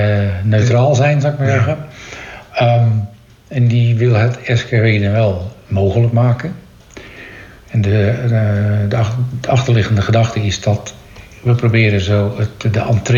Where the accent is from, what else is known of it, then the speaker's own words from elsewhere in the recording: Amsterdam, North Holland, Netherlands; Ik kom uit Amsterdam.